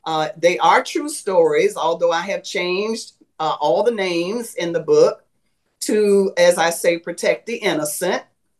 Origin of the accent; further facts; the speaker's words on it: St. Petersburg, Florida, United States; also born or lived in Tallahassee / Pensacola; Well, I am a native of St. Petersburg, Florida. I was born in Florida and ended up getting married.